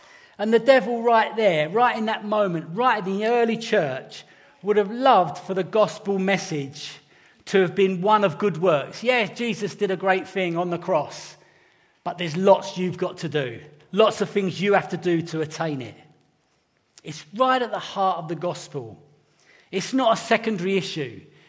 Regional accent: United Kingdom; You know, being British, we're more likely to go, excuse me, could I raise a point, please?

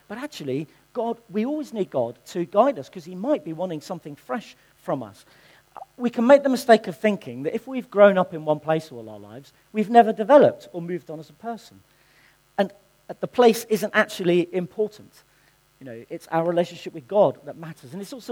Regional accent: Chichester, South East England, United Kingdom; I was born in Chichester. I went to the old Bognor school.

